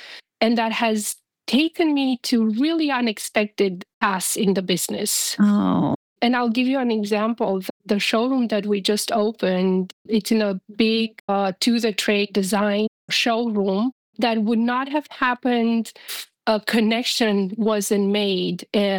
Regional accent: Romania; moved away as an adult; So we came here from Romania only 9 years ago.

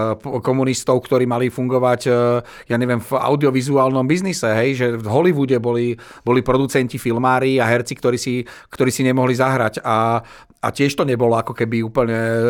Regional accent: Žilina, Žilina Region, Slovakia; ja som Žilinčan, celý môj život až do roku 38 rokov, čiže donedávna, som trávil veľa času v prírode okolo Žiliny

